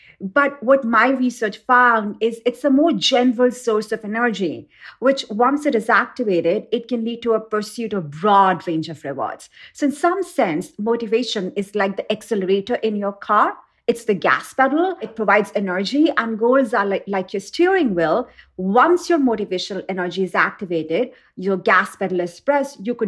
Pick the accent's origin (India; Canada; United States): India; I grew up in India and winning numbers used to come in a small section in a newspaper.